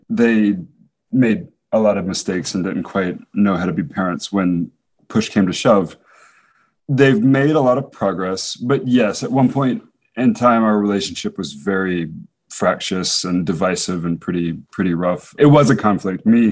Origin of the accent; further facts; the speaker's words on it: Zambia; also born or lived in Johannesburg, South Africa; So my parents are evangelical Baptists, and they were medical missionaries in Zambia. And so I lived in Zambia for a few years, and we spent time in Johannesburg